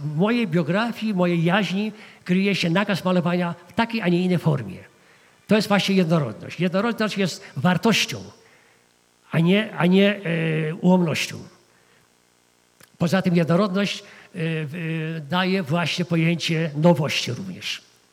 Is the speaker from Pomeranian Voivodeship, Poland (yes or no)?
no; Masovian Voivodeship, Poland; born there; że się urodziłem gdzieś tam, na Mazowszu